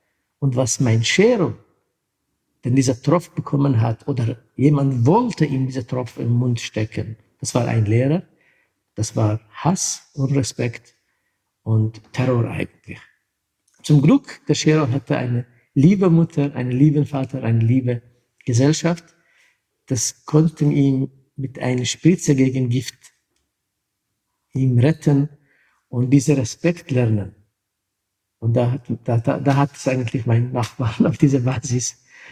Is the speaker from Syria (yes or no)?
yes; Syria; moved away; also born or lived in Czechoslovakia; Es ist von meiner Kindheit als Kurde, wo ich in Syrien, Kurdistan geboren bin. Meine Mutter kommt aus türkischen Teil Kurdistans, Vater aus syrischen Teil.